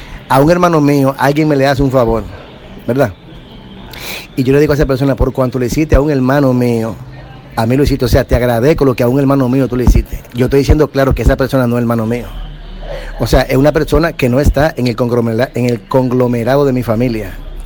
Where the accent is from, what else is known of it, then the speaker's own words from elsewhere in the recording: Dominican Republic; yo soy de aquí, de República Dominicana.